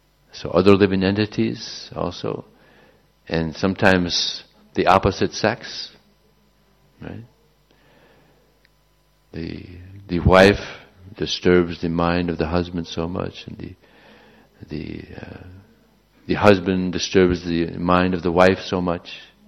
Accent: Los Angeles, California, United States; But when I grew up in Los Angeles, we used to get so much rain.

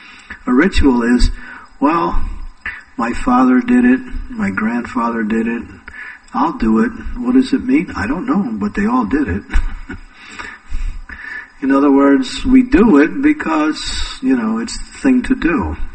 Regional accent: United States; You know, I grew up in America

